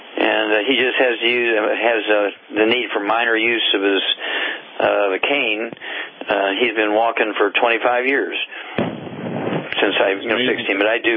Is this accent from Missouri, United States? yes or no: yes; Missouri, United States; And Chuck, let's go to Missouri, my home state, and Jim, you're on the air.